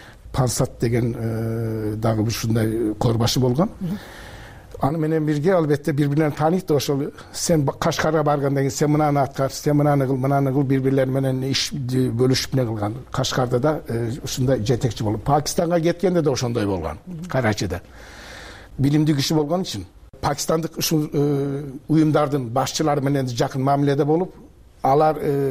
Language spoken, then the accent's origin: Kyrgyz; Turkey; Биз ошол жерде дүйнөгө келдик. Ошол жерде чоңойдук.